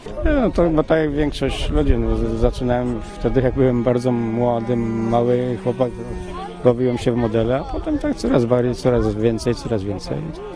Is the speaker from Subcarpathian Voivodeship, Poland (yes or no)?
yes; Mielec, Subcarpathian Voivodeship, Poland; jestem z Mielca.